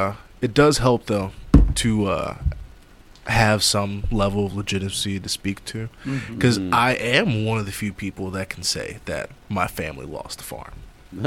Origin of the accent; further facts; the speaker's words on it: Virginia Beach, Virginia, United States; also born or lived in Cape Charles; So I was born in Virginia Beach.